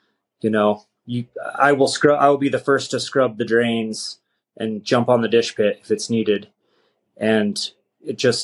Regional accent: Golden, Colorado, United States; I'm from Golden, so it's got to be Coors.

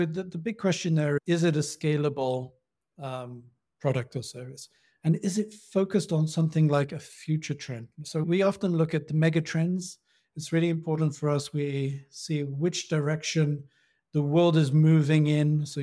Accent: United Kingdom; now in Austria; You can probably tell straight away I'm from the United Kingdom, but I've been living and working in Austria for the last 10 years.

